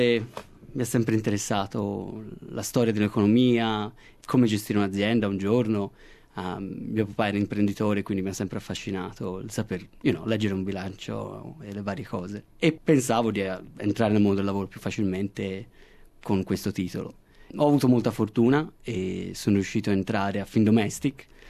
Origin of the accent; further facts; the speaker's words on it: Florence, Tuscany, Italy; now in Australia; Ho 32 anni, sono nato a Firenze da genitori genovese e triestini. A Firenze sono nato e cresciuto.